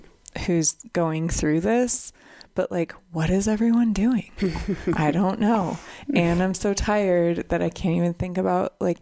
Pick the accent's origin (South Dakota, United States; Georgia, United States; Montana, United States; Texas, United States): Montana, United States; Kalispell; I grew up in Kalispell. I had my first baby in Missoula, had my second baby in Helena.